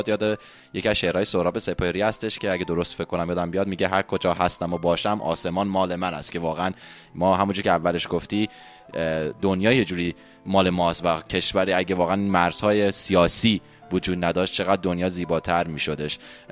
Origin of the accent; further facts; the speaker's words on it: Iran; now in United States; به عنوان یک ایرانی و یک شاید نماینده بسیار کوچک از تمام جوانای ایرانی داخل آمریکا